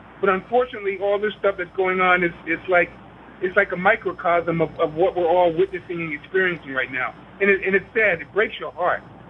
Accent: New York, United States; I'm a New Yorker as well.

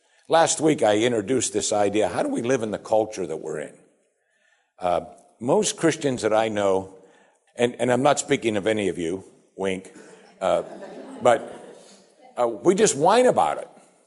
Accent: Pennsylvania, United States; growing up in Western Pennsylvania, I lived among the Amish

